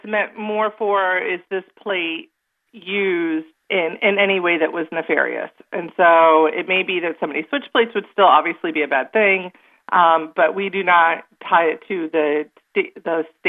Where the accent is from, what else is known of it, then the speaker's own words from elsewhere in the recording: Ohio, United States; I'm from Ohio.